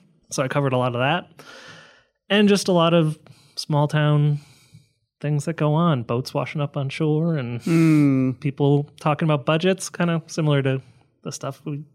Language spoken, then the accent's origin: English; New York, United States; No, I'm from New York originally.